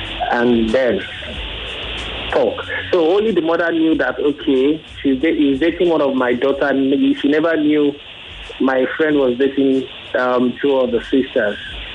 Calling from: Suriname; I'm calling from Suriname.

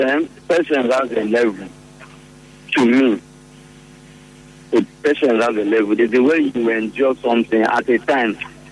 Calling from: United States; I'm calling from the United States.

